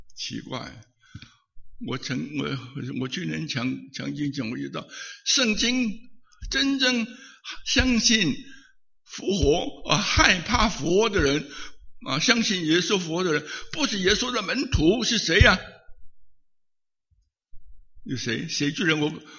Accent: China; 按照我们中国人在民国以前有没有假期，有没有假期？

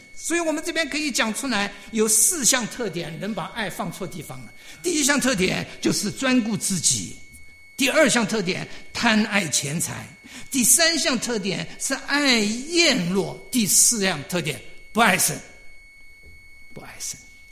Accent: Shanghai, China; 我小的时候住在上海的时候

